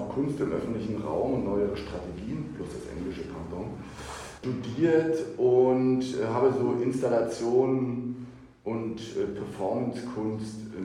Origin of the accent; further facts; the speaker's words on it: East Germany, Germany; also ich bin ja im Osten groß geworden und zu Ostzeiten, unser urhüpflicher Familienstamm kommt aus Darmstadt, Und mein Opa ist dann über Umwege irgendwie Pfarrer in Quedlinburg geworden.